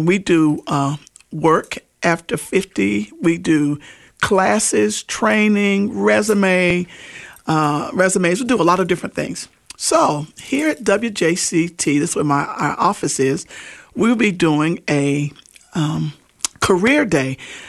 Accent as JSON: {"language": "English", "region": "North Carolina", "country": "United States", "also_born_or_lived": "Florida / Chicago", "moved": "yes", "said": "I am from North Carolina. Came to Florida in the 80s with a ministry"}